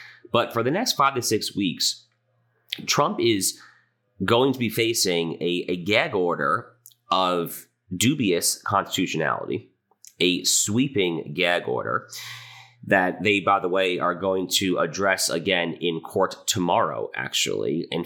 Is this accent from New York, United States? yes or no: yes; New York, United States; I grew up in the New York area.